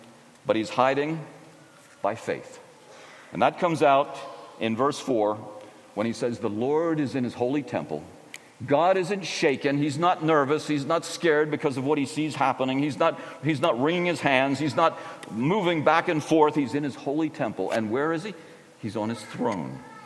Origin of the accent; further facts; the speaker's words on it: Philadelphia, Pennsylvania, United States; Not, I don't come from the nightclub, but I'm from the Philadelphia area.